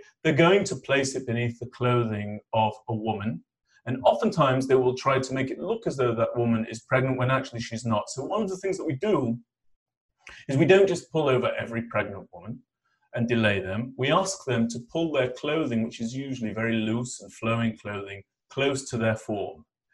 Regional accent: United Kingdom; I remember, Mark, growing up in the United Kingdom

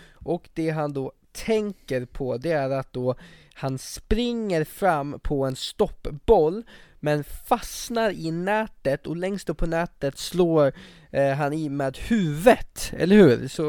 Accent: Sweden; Och man blir ju stolt som svensk.

